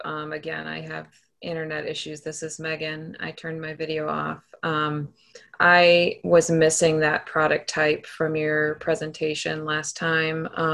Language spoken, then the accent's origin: English; Madison, Wisconsin, United States; And then I grew up in Madison, where it was famous for all the 2, 3, and 4 flat homes.